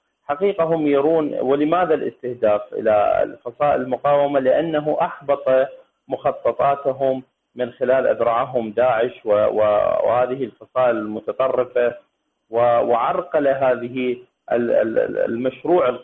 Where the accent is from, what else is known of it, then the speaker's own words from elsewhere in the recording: Iraq; من العراق.